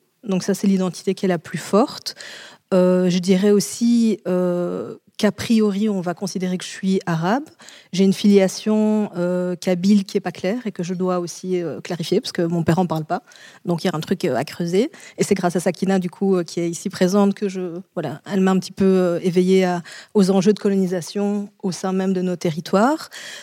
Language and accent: French; Charleroi, Wallonia, Belgium; je suis une Carolo d'Algérie. Donc moi, je viens de Charleroi. C'est l'équivalent des ch'tis chez vous.